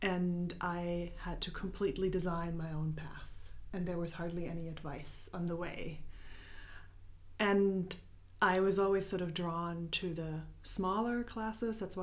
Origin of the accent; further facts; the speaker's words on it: Berlin, Germany; also born or lived in United States; I was born and raised in Berlin and returned to Berlin actually after a long time abroad, mostly in the United States.